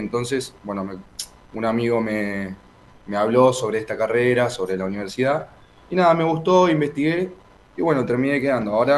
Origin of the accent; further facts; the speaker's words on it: Remedios de Escalada, Buenos Aires Province, Argentina; de toda la vida yo soy del barrio de Remedios de Escalada, vivo muy cerca del Club de Talleres